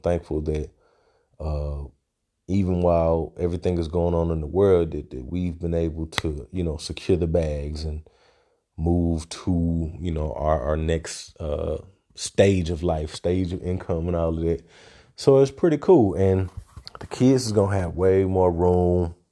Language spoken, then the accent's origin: English; Little Rock, Arkansas, United States; it's actually a shorter trip to Little Rock, which is where I'm from. I go to my hometown, see my people and all that.